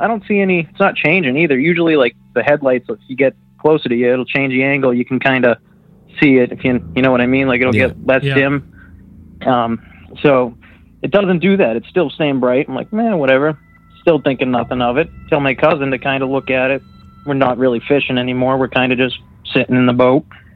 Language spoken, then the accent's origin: English; Massachusetts, United States; from Massachusetts